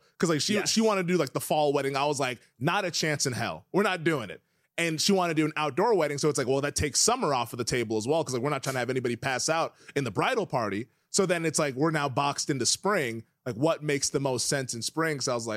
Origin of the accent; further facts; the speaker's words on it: Seattle, Washington, United States; I've never been to Miami. I'm from Seattle, man.